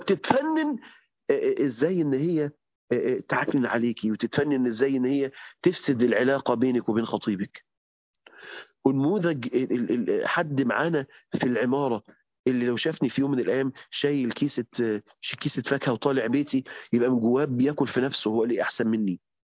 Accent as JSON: {"language": "Arabic", "town": "Mansoura", "region": "Dakahlia", "country": "Egypt", "said": "عندنا في المنصورة"}